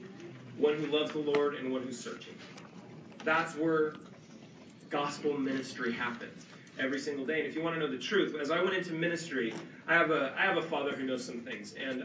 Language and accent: English; California, United States; the guy in front of me turned around and looked and said, where are you from? And I said, California.